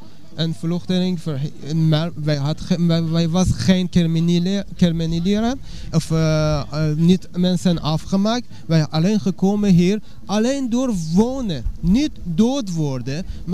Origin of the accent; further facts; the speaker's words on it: Iran; Dutch is a second language; Ja, ik kom uit Iran